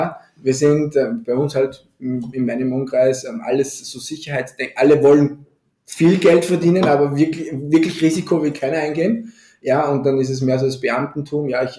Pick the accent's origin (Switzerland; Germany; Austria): Austria; werden zu Pellets bei uns in Österreich gepresst